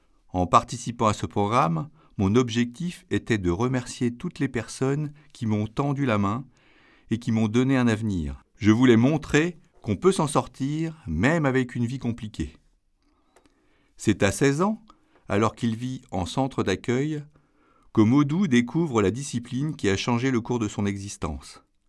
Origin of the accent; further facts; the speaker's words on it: Senegal; born there; Je suis né au Sénégal. J'ai vécu une enfance difficile dans un environnement violent.